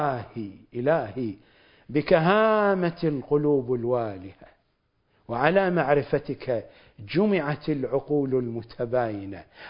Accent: Iraq; هذا مثل شعبي معروف عندنا بالعراق

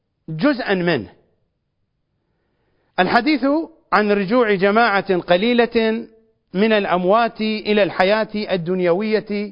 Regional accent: Iraq; accent: Iraqi; والواوي بلهجتنا الشعبية العراقية وحتى في دول عربية أخرى هو الحيوان الماكر ابن آوى

